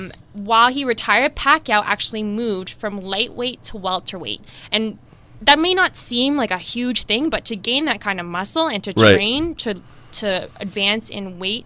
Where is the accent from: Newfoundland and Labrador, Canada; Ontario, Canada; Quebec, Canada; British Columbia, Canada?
Ontario, Canada; Toronto; I'm a Filipino descent. I'm proud Canadian, born and raised.